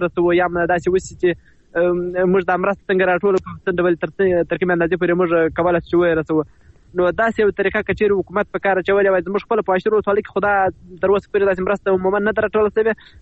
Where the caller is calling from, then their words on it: Washir, Helmand, Afghanistan; د هلمند ولایت د واشیر ولسوالۍ څخه